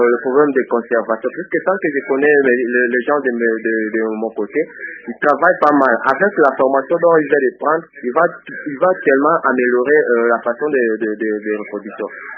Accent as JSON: {"language": "French", "town": "Mbandaka", "region": "Équateur", "country": "DR Congo", "lives_now": "Kinshasa, DR Congo", "said": "j'appelle depuis Kinshasa, partie de l'université, mais je suis l'un de Mbandaka."}